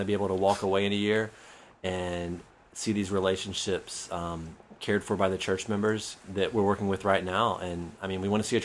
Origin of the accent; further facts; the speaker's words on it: Tyler, Texas, United States; now in Okuchi, Japan; Well, I'm from a city called Tyler in the great state of Texas.